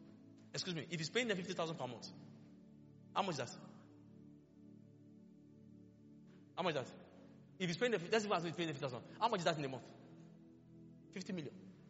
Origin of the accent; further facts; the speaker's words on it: Lagos, Nigeria; I grew up in Lagos.